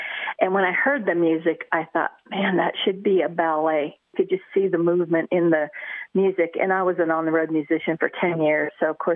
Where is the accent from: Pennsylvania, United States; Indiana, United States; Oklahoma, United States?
Oklahoma, United States; Growing up on the Osage Reservation, because of the impact of Maria and Marjorie Tallchief, every child wanted to be a ballet dancer, and even the boys took ballet. It was just a normal thing in our tribe.